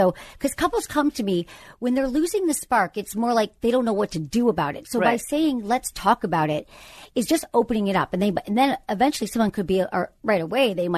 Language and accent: English; Michigan, United States; I had zero sex education growing up in Michigan, and I don't think it's changed that much.